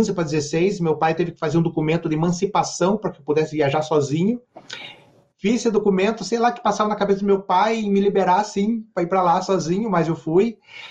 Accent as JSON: {"language": "Portuguese", "town": "Ponta Grossa", "region": "Paraná", "country": "Brazil", "tie": "born there", "said": "Então, eu nasci em Ponta Grossa, pertinho aqui de Curitiba."}